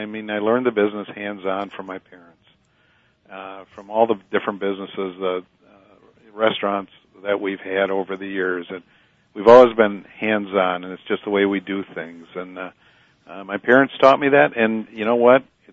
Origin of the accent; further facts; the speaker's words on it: Sauk City, Wisconsin, United States; it was an opportunity for me and my family to get to move back to my hometown of Sauk City and Prairie du Sac, which was exciting for us.